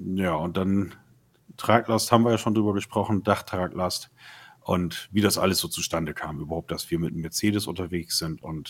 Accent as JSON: {"language": "German", "region": "Bremen", "country": "Germany", "said": "komme aus Bremen"}